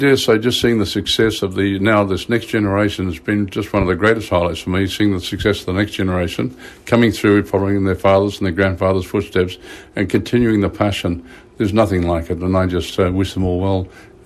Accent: Brisbane, Queensland, Australia; that was my dream, to be at the Echo, because I grew up in Brisbane

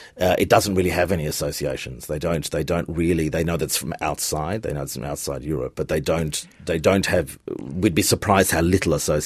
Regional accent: Australia; now in Berlin, Germany; Certainly I'm not seen as being, I'm always referred to as the Australian director

